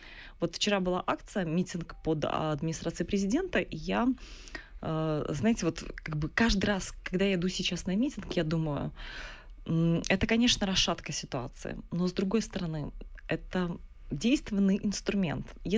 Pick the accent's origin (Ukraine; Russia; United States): Ukraine; Yalta, Crimea; born there; Я действительно родилась в Крыму, в Ялте. Мои родители там живут.